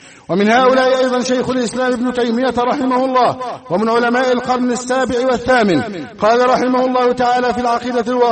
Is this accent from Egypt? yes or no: yes; Egypt; اللهم احفظ بلدنا مصر من كل شر وسوء